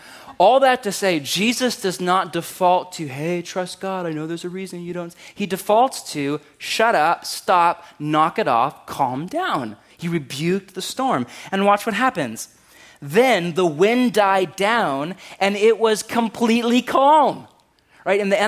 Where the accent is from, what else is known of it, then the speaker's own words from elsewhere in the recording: California, United States; I mean, I grew up in California, right? And I lived a mile from the San Andreas fault line.